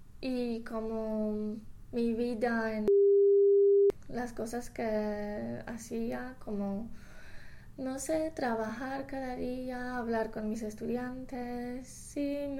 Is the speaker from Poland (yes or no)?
yes; Poland; Spanish is a second language; Pero porque yo soy polaca